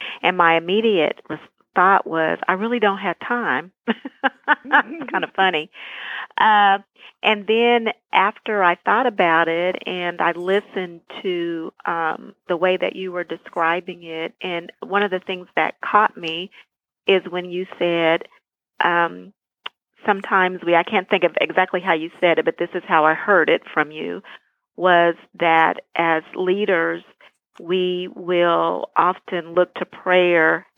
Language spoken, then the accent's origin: English; Wichita, Kansas, United States; I grew up in Wichita, Kansas, graduated from K-State, went to Emporia State to pursue a career as a school psychologist